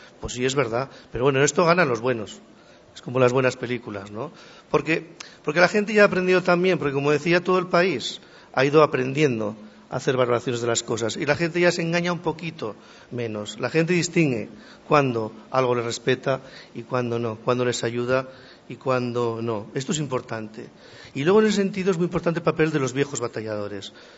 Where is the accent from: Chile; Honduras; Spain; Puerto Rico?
Spain; Zaragoza, Aragon; Esto lo notamos como zaragozanos y lo notamos en nuestras arquitecturas.